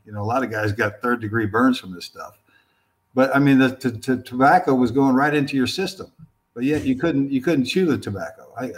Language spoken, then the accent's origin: English; San Jose, California, United States; also born or lived in Utah; I grew up in San Jose, and, I played in a little bit of snow my last 2 years of high school up in Utah, but I'd never skied.